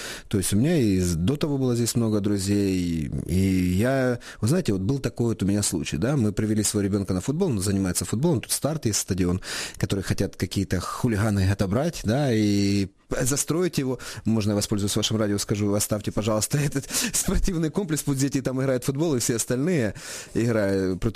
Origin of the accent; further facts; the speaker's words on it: Eastern Ukraine, Ukraine; Ну, я вам скажу за себе, тому що я з Востока.